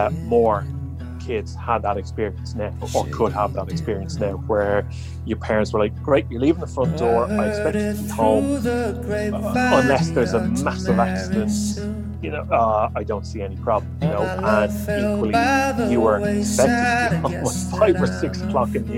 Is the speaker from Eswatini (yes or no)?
no; Dublin, Leinster, Ireland; Yeah, grew up in Dublin. First few years as a kid, it was, you know, usual kid experiences, going out into the forest, playing around